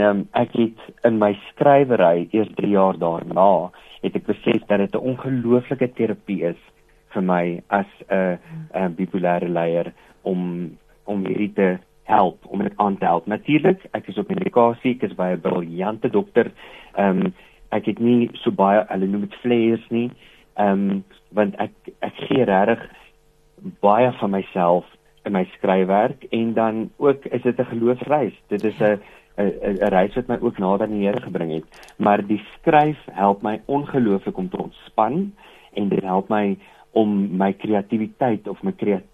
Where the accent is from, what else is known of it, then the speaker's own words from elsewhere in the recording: Polokwane, Limpopo, South Africa; Pietersburg het nou nie die grootste biblioteek in die wêreld nie. Waar ek groot geword het in Polokwane.